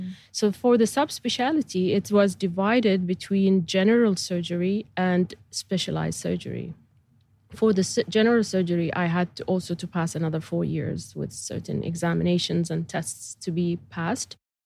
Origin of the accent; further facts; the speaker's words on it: Bahrain; English is a second language; So almost all my life I am, wow. in Bahrain.